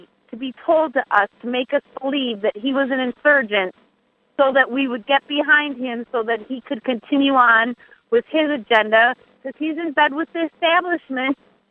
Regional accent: Minneapolis, Minnesota, United States; born and raised in Minneapolis, left, went to the oil field, started my radio show.

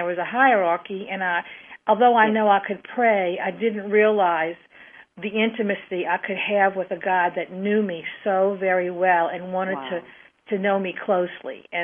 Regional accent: New Orleans, Louisiana, United States; now in Mandeville, United States; I'm born and raised in New Orleans. I live in a town called Mandeville on the North Shore. We have a Lake Pontchartrain that divides New Orleans and Mandeville. And I moved over here over 35 years ago, and I love it.

